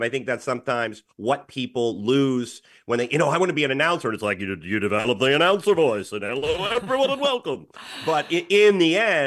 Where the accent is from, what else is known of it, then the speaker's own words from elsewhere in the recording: Quantico, Virginia, United States; I grew up near Quantico, Virginia, right outside of Washington, D.C. as well. So I know it well.